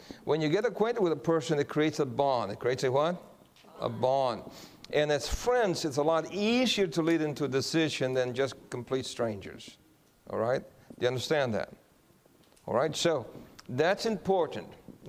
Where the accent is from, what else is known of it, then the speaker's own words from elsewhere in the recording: Guam; So where are you stationed? In Guam. I said, well, I'm from Guam also.